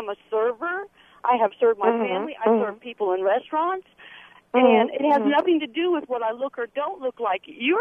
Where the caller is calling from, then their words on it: Nashville, Tennessee, United States; Yeah, I'm calling from Nashville, and I'm a mother of 8 daughters and 3 sons.